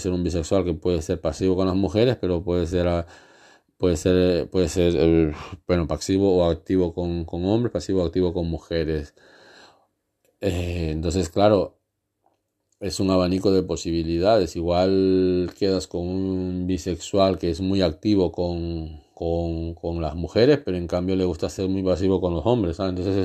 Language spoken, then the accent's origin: Spanish; Arenillas, El Oro, Ecuador; soy de Ecuador, soy de Arenillas